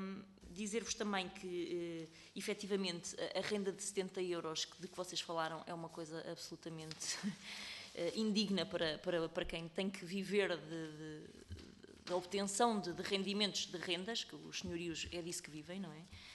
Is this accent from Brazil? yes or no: no; Centro, Portugal; faço na qualidade de nascida e criada no Distrito da Guarda